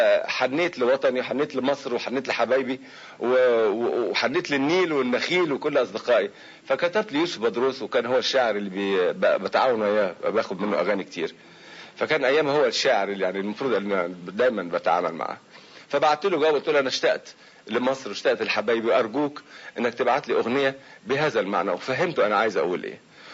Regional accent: Egypt; فاختاروني انا من مصر عشان اروح زي امثل مثلا المغنى الشرقيه هناك

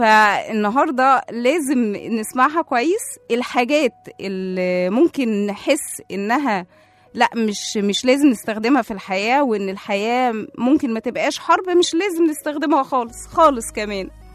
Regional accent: Egypt; حقيقي حدث كلنا كمصريين المفروض نفخر بيه ونحس باعتزاز كده بمصريتنا

